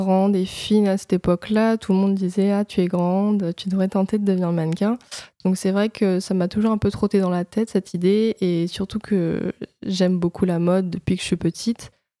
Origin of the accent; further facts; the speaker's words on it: Paris, Île-de-France, France; born there; j'ai 22 ans et je suis née à Paris et je suis d'origine chinoise.